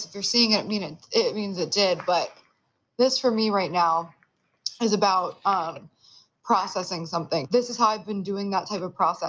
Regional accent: New Castle, Pennsylvania, United States; as a young girl growing up in Newcastle, Pennsylvania, with no money and no resources and no connections and nobody inspiring me, telling me that I could do these things in this small town

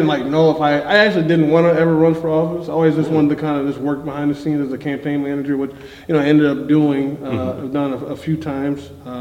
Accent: West Bloomfield, Michigan, United States; also born or lived in Detroit; So I was born in Detroit. Mom and dad went to school in Detroit. Born and raised. Still family in Detroit, but grew up in the outskirts. But always, you know, West Bloomfield, which is like 20-25 minutes outside of Detroit.

